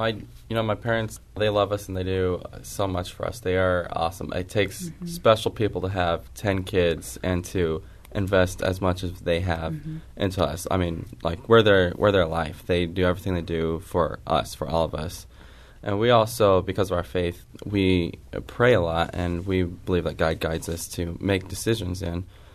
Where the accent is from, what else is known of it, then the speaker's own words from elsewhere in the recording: Battle Ground, Washington, United States; Yeah, sometimes it's easier just to say we're from Portland, Oregon, because we don't have to explain where Battleground is and all that.